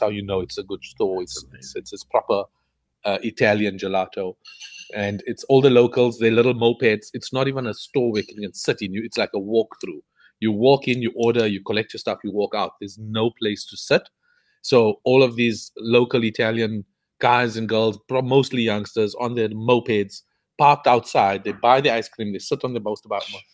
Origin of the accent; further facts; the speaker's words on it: South Africa; No, I'm from South Africa. We will find the knockoff.